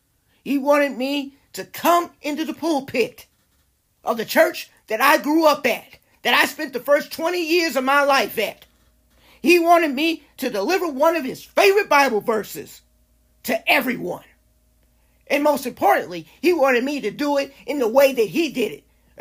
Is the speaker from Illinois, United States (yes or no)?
yes; Chicago, Illinois, United States; I grew up at Progressive Baptist Church in Chicago and off of 36 in Wentworth. I grew up there.